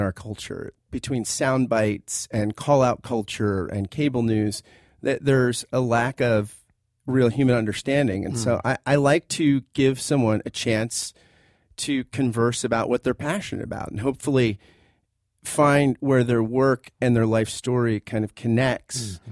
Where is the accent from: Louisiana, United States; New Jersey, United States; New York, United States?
New Jersey, United States; I grew up in New Jersey, and we were members of a Methodist church, but we didn't really go much.